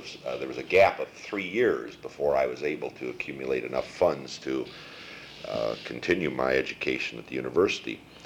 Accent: St. Louis, Missouri, United States; born there; I was born in St. Louis, Missouri, too many years ago

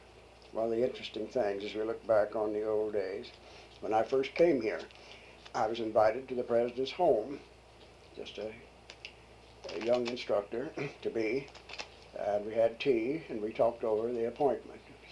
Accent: Bloomington, Indiana, United States; I was born in Bloomington, Indiana, and went to the high school there and to the university for my undergraduate work.

